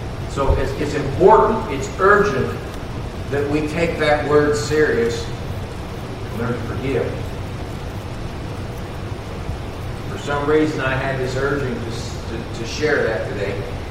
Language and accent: English; Texas, United States; She had met another man from Texas. That's why I grew up in Texas.